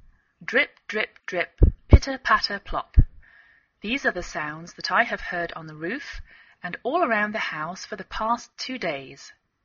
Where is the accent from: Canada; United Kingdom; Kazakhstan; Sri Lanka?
United Kingdom; England; now in United States